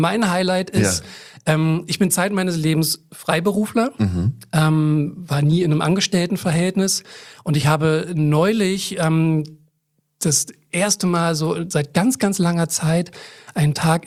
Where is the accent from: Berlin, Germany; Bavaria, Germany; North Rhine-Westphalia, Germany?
Berlin, Germany; born there; Yes, zwei gebürtige Berliner in einem Raum.